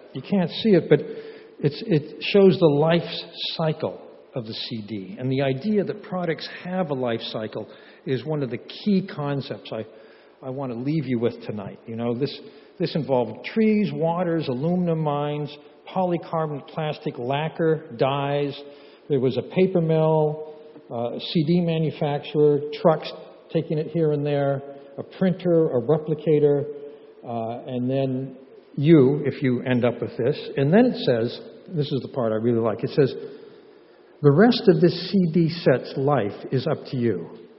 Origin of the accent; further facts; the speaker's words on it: Stockton, California, United States; as you heard, I grew up in Stockton, the lesser greater Bay Area.